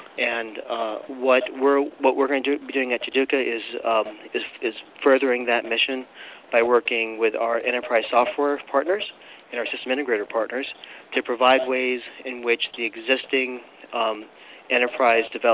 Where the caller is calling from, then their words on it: Massachusetts, United States; Beautiful Cape Cod. I'm here in my office waiting for my wife to stop by so we can go to the Cub Scouts Blue and Gold Banquet tonight.